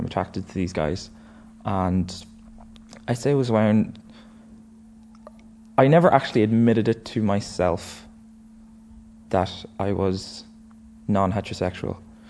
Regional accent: Dublin, Leinster, Ireland; now in Letterkenny, Ireland; I've lived here for 13 years. I'm originally from Dublin, and we moved here in 2000.

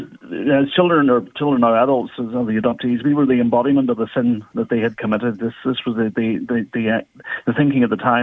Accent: Northern Ireland, United Kingdom; born there; I was born in Daisy Hill Hospital and was taken over the border by a social worker

